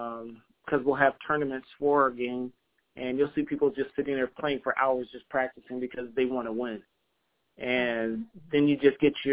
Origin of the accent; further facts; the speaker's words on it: Chicago, Illinois, United States; I'm originally from Chicago. I was in the Marine Corps for 10 years.